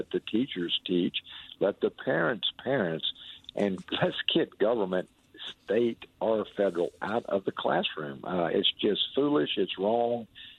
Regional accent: Louisiana, United States; I don't want it happening anywhere in the nation, but certainly not in my home state of Louisiana.

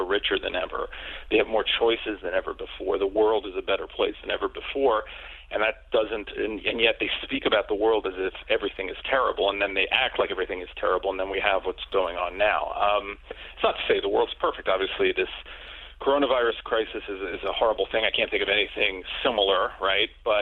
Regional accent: New York City, New York, United States; I grew up in New York City in the 70s. It was a crime-ridden place until the 90s.

